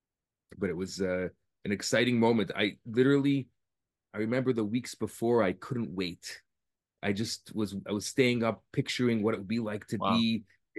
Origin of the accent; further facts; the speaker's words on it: Chicago, Illinois, United States; I was raised in Chicago. I went to Cheder Lubavitch in Chicago, and then to the Misifta there.